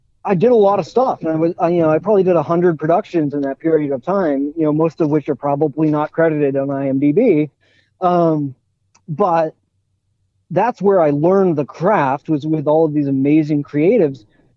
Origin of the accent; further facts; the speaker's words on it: Ellensburg, Washington, United States; I grew up in the Central Valley in Ellensburg, of all places.